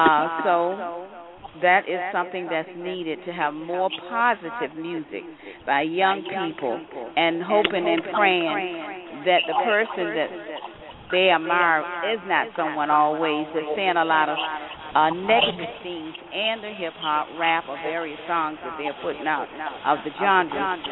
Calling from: Portsmouth, Virginia, United States; I'm calling from Portsmouth, Virginia.

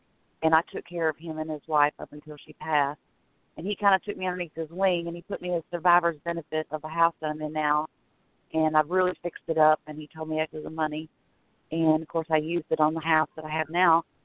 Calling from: Florida, United States; From Florida.

